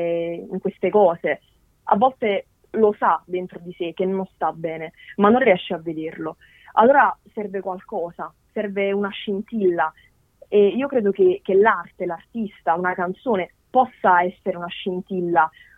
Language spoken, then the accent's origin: Italian; Campania, Italy; io ho 21 anni. Okay. E sono campana, ho origini napoletane, ma vivo a Salerno.